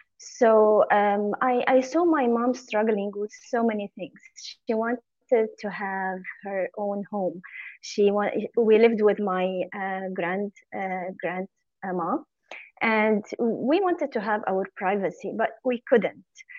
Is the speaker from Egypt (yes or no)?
yes; Egypt; So I was born in Egypt and I grew up in Egypt.